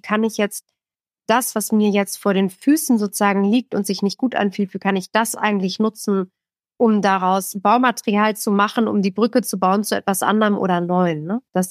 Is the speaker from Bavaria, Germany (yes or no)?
no; West Berlin, Berlin, Germany; Ich komme aus West-Berlin, für mich war das Thema West-Ost ein Riesenthema.